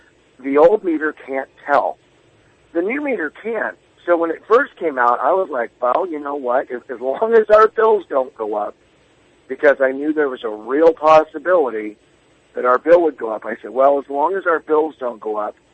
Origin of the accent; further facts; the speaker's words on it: Montana, United States; No, growing up in Montana, my dad was a solar panel manufacturer.